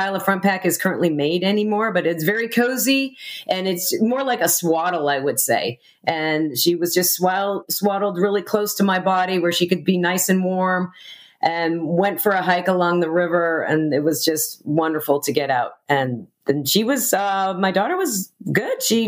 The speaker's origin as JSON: {"language": "English", "town": "Farmington Hills", "region": "Michigan", "country": "United States", "said": "I'm originally from Farmington Hills, Michigan, but my parenthood started in Northern California"}